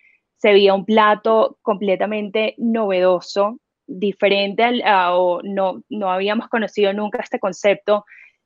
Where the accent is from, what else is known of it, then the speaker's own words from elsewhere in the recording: Venezuela; moved away as an adult; also born or lived in United States; now in Colombia; yo soy venezolana. Llegué a Colombia en el 2011, recién graduada de la universidad. Me estudié comercio de modas en Estados Unidos.